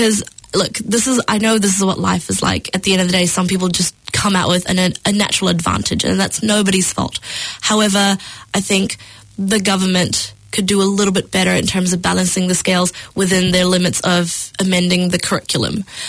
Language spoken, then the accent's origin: English; New Zealand; growing up in New Zealand, I have sort of grown up with nature around me, hikes on the weekend and swims at the beach and just, being in outdoors all the time.